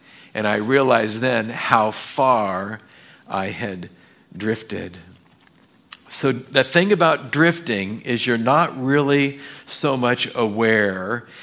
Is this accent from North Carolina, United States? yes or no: no; California, United States; growing up in Orange County, we would take the bus down to the beach when we were kids.